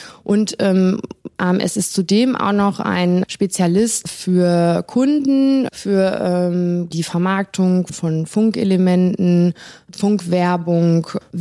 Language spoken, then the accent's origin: German; Gütersloh, North Rhine-Westphalia, Germany; ich komme aus Gütersloh, bin 36 Jahre alt